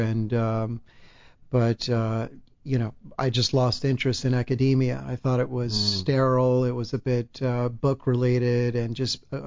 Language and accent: English; Miami, Florida, United States; Well, I grew up in Florida. I was raised in Miami.